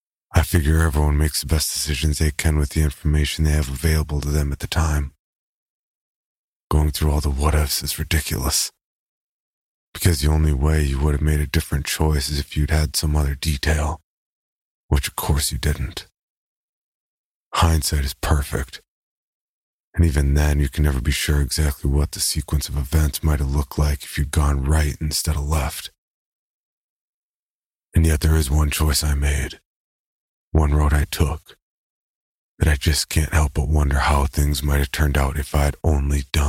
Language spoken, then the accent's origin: English; Erie, Pennsylvania, United States; born or raised there